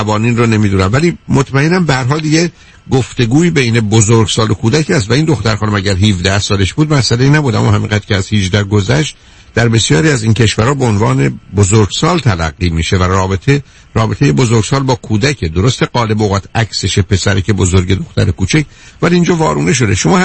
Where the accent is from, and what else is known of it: Iran